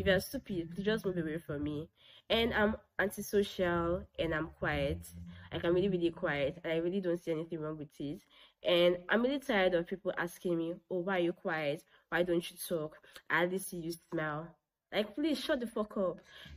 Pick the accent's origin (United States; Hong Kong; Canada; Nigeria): Nigeria; So anyway, I'm 21 years old. I'm from Nigeria, and I live in Nigeria.